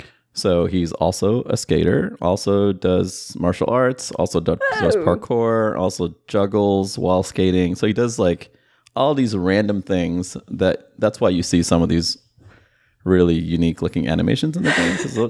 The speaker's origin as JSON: {"language": "English", "country": "Sri Lanka", "said": "I'm from Sri Lanka"}